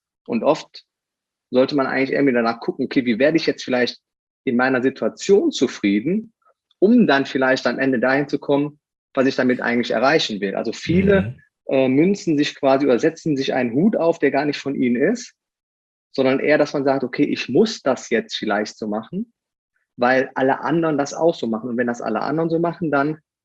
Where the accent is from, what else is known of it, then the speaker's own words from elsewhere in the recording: Aachen, North Rhine-Westphalia, Germany; Also ich komme aus Aachen. Also meine Verwandtschaft ist eigentlich aus Hannover, aber da habe ich selber nie gelebt.